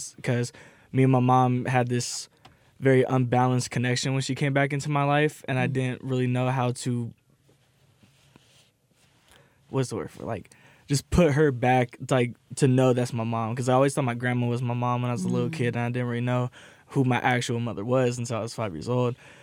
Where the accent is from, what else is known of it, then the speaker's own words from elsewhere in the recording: Long Beach, California, United States; now in Sacramento, United States; I'm originally from Long Beach. Can't tell by the hat